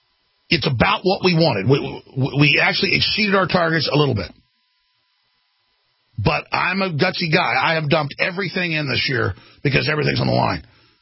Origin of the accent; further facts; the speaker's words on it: United States; I'm an American. Get used to it.